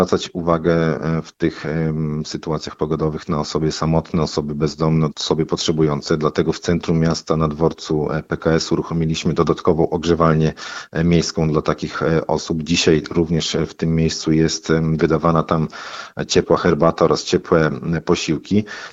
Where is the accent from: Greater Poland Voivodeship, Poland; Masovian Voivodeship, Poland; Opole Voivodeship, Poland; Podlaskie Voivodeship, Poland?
Podlaskie Voivodeship, Poland; Suwałki; na nas, mieszkańcach Suwałk, rodowitych mieszkańcach Suwałk, takie temperatury, uwierzcie mi państwo, nie robią wrażenia